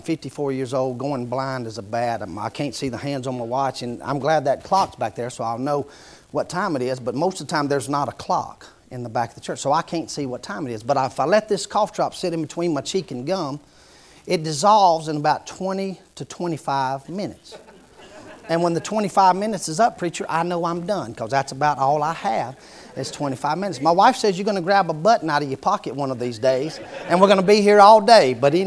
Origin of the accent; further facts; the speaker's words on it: North Carolina, United States; I am from North Carolina, so don't take that the wrong way.